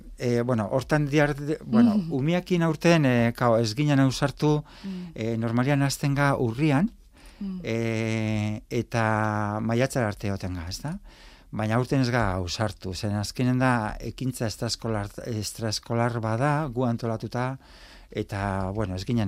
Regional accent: Antzuola, Basque Country, Spain; Antzuolan jaio, Antzuolan bizi

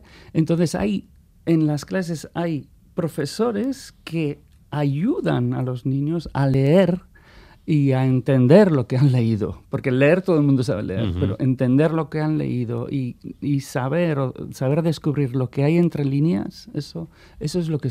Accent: Ondarroa, Basque Country, Spain; also born or lived in Bilbao / Vitoria; Empiezo con mi niñez en Ondarroa, la juventud, la época en la que estuve preso por insumiso en la cárcel de Basauri. Mi vida en Bilbao, en Vitoria, luego otra vez vuelta a Ondarroa

